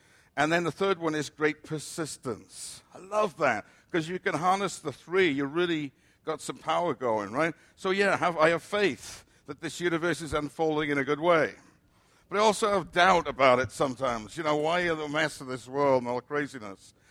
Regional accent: Cardiff, Wales, United Kingdom; But they did it in my hometown of Cardiff.

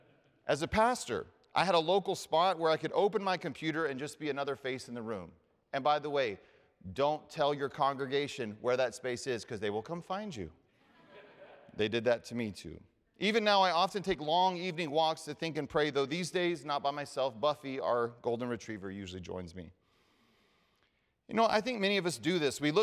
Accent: the South, United States; I grew up in the South.

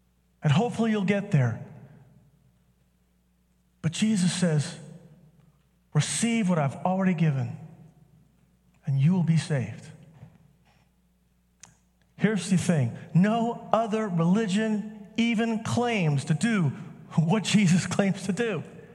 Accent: Texas, United States; I'm from Texas. I'm Southern.

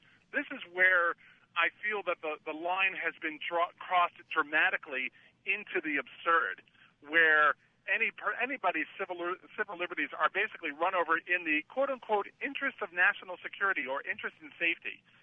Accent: Boston, Massachusetts, United States; I'm from Boston.

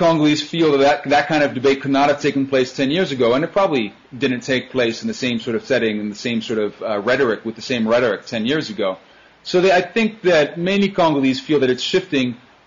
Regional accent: United States; When I tell them that I'm from the United States

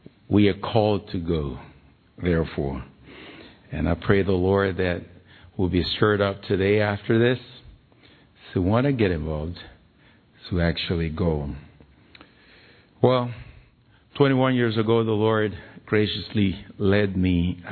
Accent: Nigeria; I was born in Nigeria. I grew up in a village where for the first 18 years of my life, we had no electricity, no civilization.

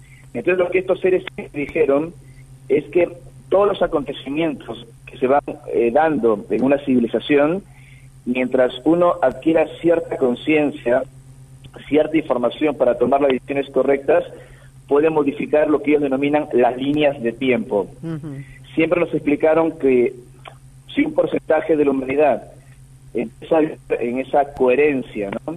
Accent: Peru; en grupos de contacto cuando era más joven en mi país, en Perú

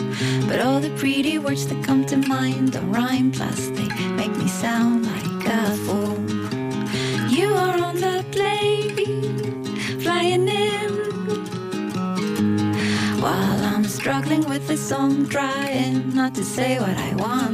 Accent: Montuïri, Balearic Islands, Spain; som de Montuïri, som cuiner.

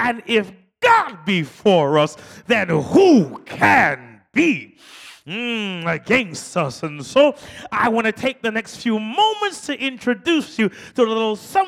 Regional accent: Brooklyn, New York, United States; I grew up in Brooklyn, and your pastor grew up in Southeast D.C.

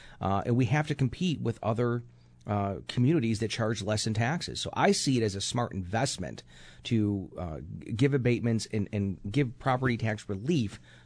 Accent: Buffalo, New York, United States; You know, as a poor kid from the east side of Buffalo, I grew up in William and Fillmore, and yeah, when I was a kid, you know, we were dependent for a short period of time on government assistance.

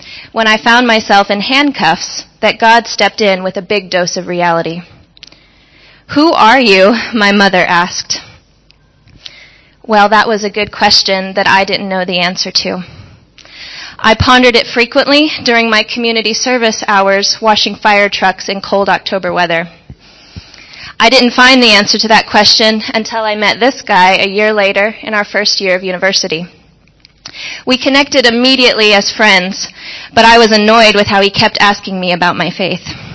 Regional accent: Midwest, United States; my life growing up in the Midwest did not involve any dreams of grandeur.

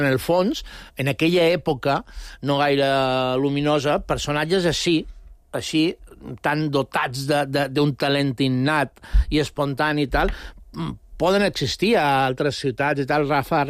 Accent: Sant Antoni, Balearic Islands, Spain; Jo som de Sant Antoni i mai no he dit pujo a Eivissa ni a Vila, seria.

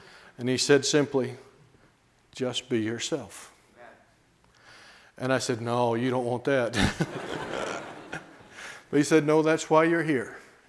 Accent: South Carolina, United States; I grew up in South Carolina. I'm used to people saying amen when you preach

